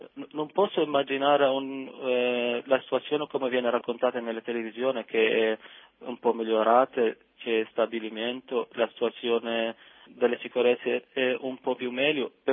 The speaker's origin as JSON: {"language": "Italian", "country": "Iraq", "said": "nessuno può dare una rosa al soldato che entra per invadere il mio paese. Per questo il mio sentimento era molto molto triste, come la maggioranza degli iracheni"}